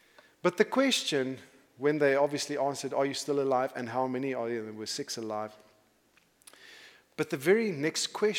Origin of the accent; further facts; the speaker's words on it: South Africa; born there; I'm born South African, as most of you guys know, but my mother was from the UK. She was a Royal British citizen.